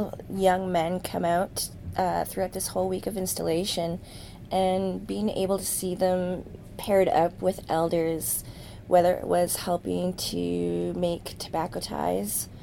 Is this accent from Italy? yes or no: no; Fort Albany First Nation, Ontario, Canada; which means Earth Boss Woman. I am Sturgeon Clan from Fort Albany First Nation.